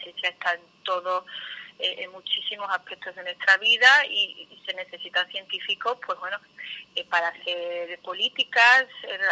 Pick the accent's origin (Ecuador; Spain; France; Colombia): Spain; now in Belgium; somos muchos los españoles aquí en Bélgica.